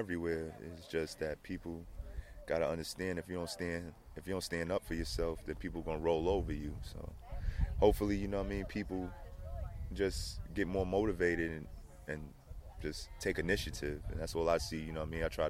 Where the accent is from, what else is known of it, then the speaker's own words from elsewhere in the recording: Brooklyn, New York, United States; I'm from Brooklyn.